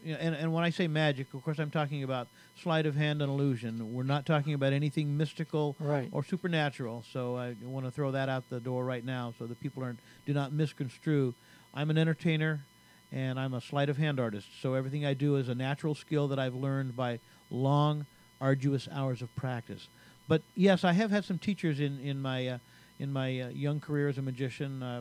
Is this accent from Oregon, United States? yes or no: yes; Bend, Oregon, United States; I was born and raised in Bend, Oregon, and at the tender age of 14, I performed my very first show.